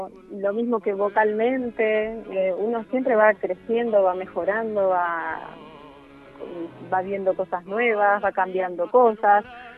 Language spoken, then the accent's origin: Spanish; Tandil, Buenos Aires Province, Argentina; sí, de Tandil.